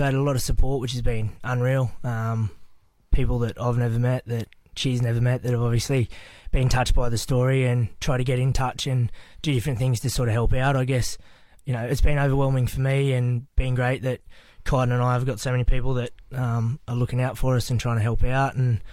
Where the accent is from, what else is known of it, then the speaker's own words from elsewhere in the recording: Gold Coast, Queensland, Australia; Yeah, I'm from the Gold Coast, and Northern New South Wales is where most of my family is